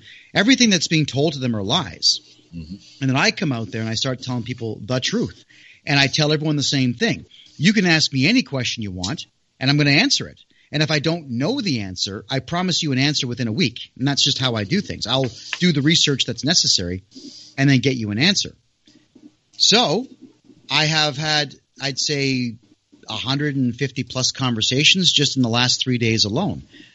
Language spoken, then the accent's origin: English; Mississauga, Ontario, Canada; completely enclosed within my hometown of Mississauga.